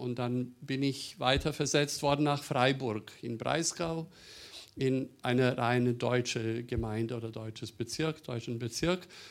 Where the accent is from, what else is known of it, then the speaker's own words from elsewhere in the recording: Serbia; German is a second language; Ich bin im ehemaligen Jugoslawien geboren und aufgewachsen. Daraus sind 6 Staaten entstanden und meine Heimat ist Serbien.